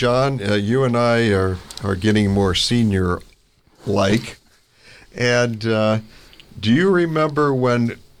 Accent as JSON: {"language": "English", "region": "Michigan", "country": "United States", "said": "And I'm from Michigan."}